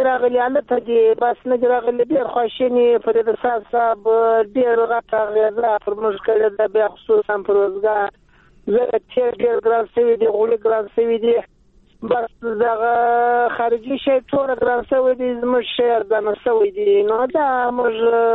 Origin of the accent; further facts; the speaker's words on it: Uruzgan, Afghanistan; روزګان د ولایت